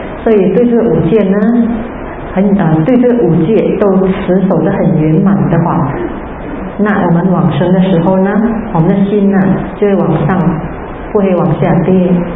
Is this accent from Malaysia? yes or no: yes; Malaysia; 我们马来西亚人呢比较不喜欢听经